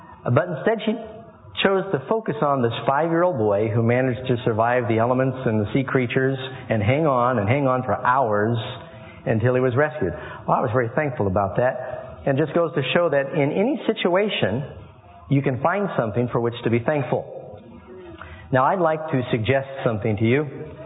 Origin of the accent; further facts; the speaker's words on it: Miami, Florida, United States; We grew up in Miami, and a lot of my classmates were some of these Cuban kids who had immigrated